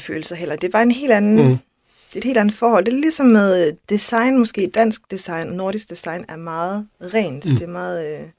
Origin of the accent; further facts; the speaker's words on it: Varde, Region of Southern Denmark, Denmark; born there; jeg begyndte at studere i København. Jeg er født i Varde i Vestjylland. Min far er fra Jylland, og min mor er fra Polen. Så jeg har altid haft lidt to kulturer, sådan en jysk-dansk kultur og en slavisk, meget romantisk kultur i min opvækst.